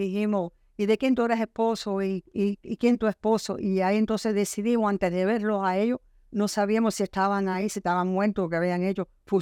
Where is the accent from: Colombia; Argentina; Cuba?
Cuba; born there; Bueno, yo nací en Cuba y yo era una mujer normal, igual que las demás.